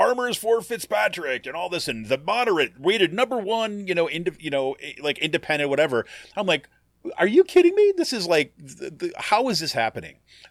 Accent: Utica, New York, United States; now in Bucks County, United States; I'm not originally from Pennsylvania either. I'm from upstate New York, or right from the Utica, New York area.

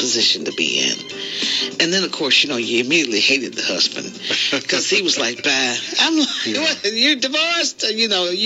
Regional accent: Leavenworth, Kansas, United States; So my home church, that's Bethel AME Church in my hometown, Leavenworth, Kansas, is a Underground Railroad church as well.

